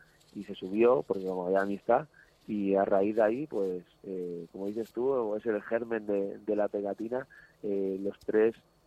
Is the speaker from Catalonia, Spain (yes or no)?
yes; Montcada, Catalonia, Spain; yo iba mucho al casal de jóvenes de Moncada, somos de Moncada, de una población muy cerquita de Barcelona